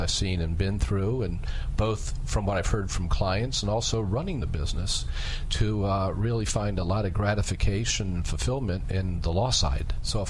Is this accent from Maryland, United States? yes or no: yes; Kensington, Maryland, United States; Yeah, I grew up in Kensington, Maryland, and our family had a business they started in 1948, which was a small furniture and appliance store.